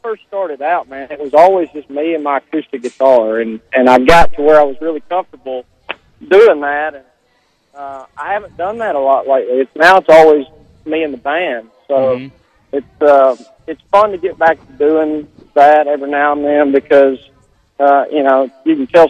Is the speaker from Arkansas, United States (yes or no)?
yes; Arkansas, United States; growing up in Arkansas, Central Arkansas, there was always the threat of that happening to us.